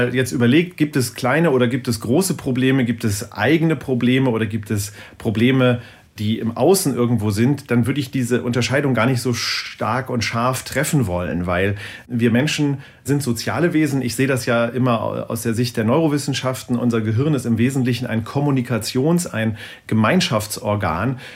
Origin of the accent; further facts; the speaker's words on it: Lower Saxony, Germany; Ich komme hier aus dem Norden. Hier gibt es ein Gebiet, das heißt Teufelsmoor, in der Nähe von Bremen-Worpswede, die Ecke.